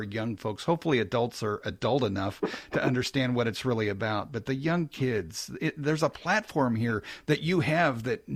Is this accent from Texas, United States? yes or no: no; Kansas City, Missouri, United States; I grew up in Kansas City rooting for the Chiefs.